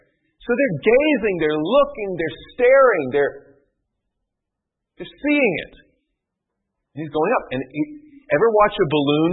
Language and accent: English; the South, United States; Now, I'm from the South. You think about something being quick as green lightning.